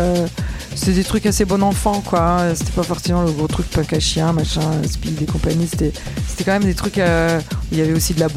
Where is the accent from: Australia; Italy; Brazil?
Italy; En plus, moi j'ai grandi en Italie, et l'Italie c'est quand même beaucoup plus croyant que la France